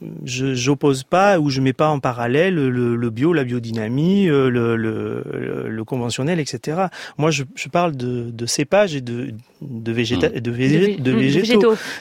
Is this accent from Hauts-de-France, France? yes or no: no; Occitanie, France; On est originaire des Cévennes